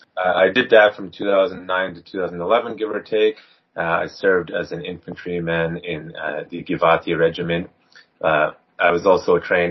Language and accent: English; Canada; also born or lived in Israel; I came back because I'm too Canadian to live in Israel